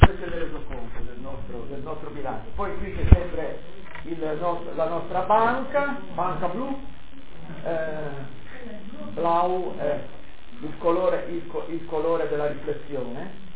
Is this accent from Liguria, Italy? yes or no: yes; Liguria, Italy; da me, che sono ligure, quindi molto oculato